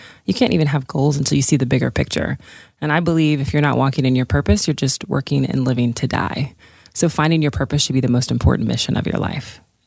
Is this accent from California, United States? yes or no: no; Tulsa, Oklahoma, United States; I'm from Tulsa. It's funny because nobody cared about Tulsa like 6 months ago.